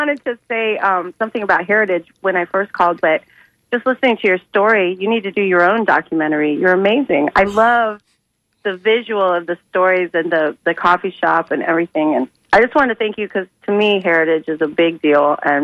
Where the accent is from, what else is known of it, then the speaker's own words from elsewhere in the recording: Sarasota, Florida, United States; And I'm in Bowling Green. I grew up in Sarasota. I was born there.